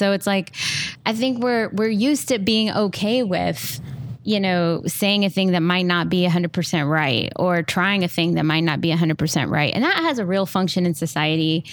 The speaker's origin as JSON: {"language": "English", "region": "Indiana", "country": "United States", "tie": "born or raised there", "said": "I mean, I grew up in Southern Indiana, and it was a very small town. There were about, you know, 500 people in that town"}